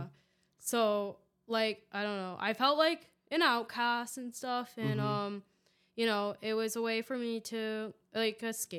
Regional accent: Encinitas, California, United States; I grew up in Southern California, so San Diego, North County.

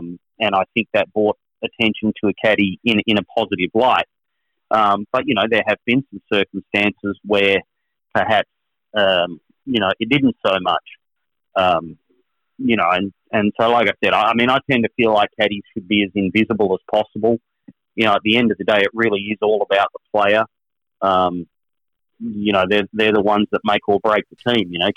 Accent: Australia; And being an Australian, I can tell you that he was in the wrong place

